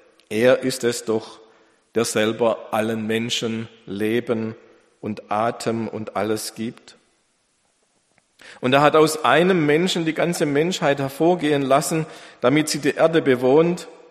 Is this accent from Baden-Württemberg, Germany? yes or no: yes; Mössingen, Baden-Württemberg, Germany; Unten, da wo ich herkomme aus Mössingen, da blüht schon die Kirschbäume